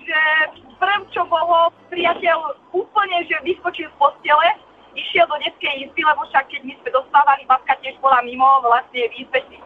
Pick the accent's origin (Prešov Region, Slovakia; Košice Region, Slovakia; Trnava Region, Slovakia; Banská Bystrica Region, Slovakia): Trnava Region, Slovakia; No tak my sme z Dečínskej Podvone, takže od Šamorína to je dosť kúsok